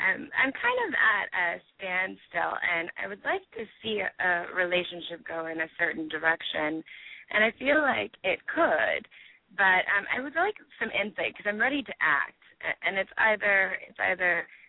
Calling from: Maryland, United States; I'm actually calling from Maryland, the United States.

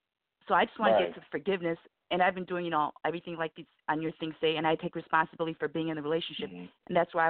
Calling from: Illinois, United States; Illinois.

